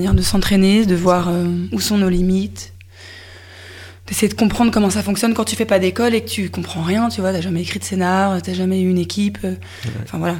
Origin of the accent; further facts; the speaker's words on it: Paris, Île-de-France, France; parce que j'ai grandi à Paris